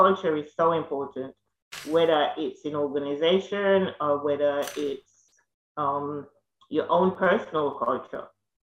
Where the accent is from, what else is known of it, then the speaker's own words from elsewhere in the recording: Jamaica; now in London, United Kingdom; I was born in Jamaica, and I live with my grandmother in a very close-knit community